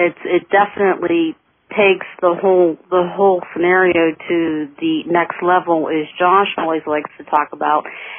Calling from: Pittsburgh, Pennsylvania, United States; I live up on a mountain in Pittsburgh, Pennsylvania.

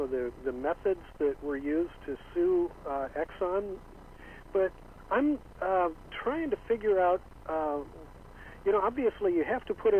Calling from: San Francisco, California, United States; I'm calling from San Francisco, and I've called KUDO a couple of times since late December

